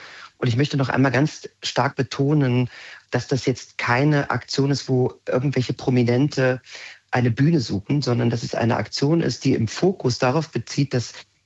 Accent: Magdeburg, Saxony-Anhalt, Germany; Und dann habe ich plötzlich auf meine Heimatstadt zurückgeblickt und habe so gemerkt, wie sehr mir diese Stadt eigentlich ans Herz gewachsen ist

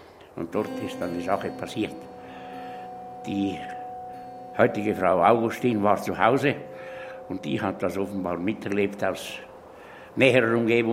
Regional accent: Graubünden, Switzerland; ich bin als Bauernbub aufgewachsen in der Nachbarschaft des Heimwesens Wildboden

